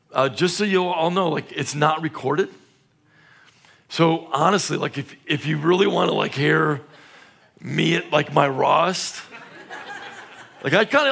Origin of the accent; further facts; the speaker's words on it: Chicago, Illinois, United States; And I'm from Chicago.